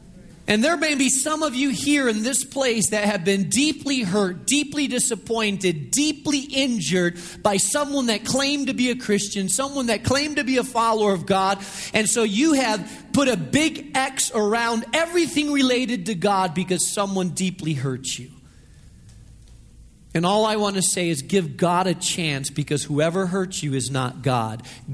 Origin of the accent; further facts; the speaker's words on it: Spain; I grew up in Spain.